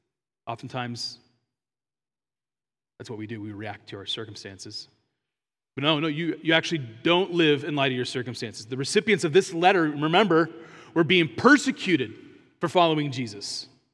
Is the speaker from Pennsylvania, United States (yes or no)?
yes; Philadelphia, Pennsylvania, United States; I'm from Philadelphia, actually.